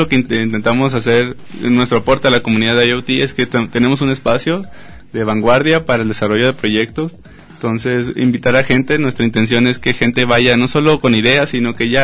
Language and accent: Spanish; Los Cabos, Baja California Sur, Mexico; now in Guadalajara, Mexico; Yo soy de Los Cabos.